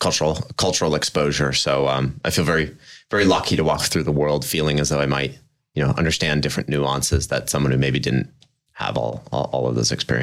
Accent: United States; I mean, obviously I'm American, was born here in the US, will always be American

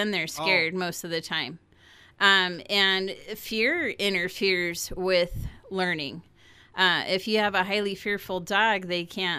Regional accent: South Lake Tahoe, California, United States; Well, I grew up in South Lake Tahoe, where they were exceptional with the snow clearing.

